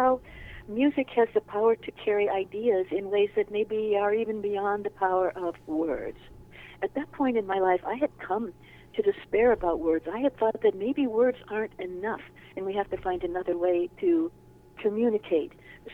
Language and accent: English; Ohio, United States; moved away as an adult; now in Corvallis, United States; I grew up in Ohio. And my husband and I lived in Cleveland.